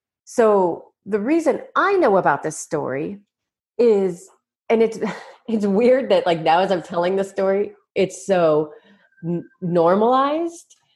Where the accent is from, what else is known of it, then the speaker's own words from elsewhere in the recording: Spokane, Washington, United States; I grew up in Spokane, Washington. It's kind of rural Washington state, think more Idaho really than Seattle.